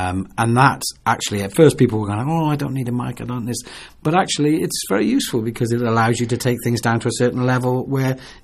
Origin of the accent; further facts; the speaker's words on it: Wales, United Kingdom; I'm a Welshman.